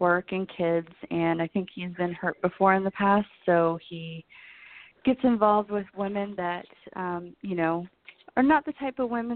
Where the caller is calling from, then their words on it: Illinois, United States; from Illinois.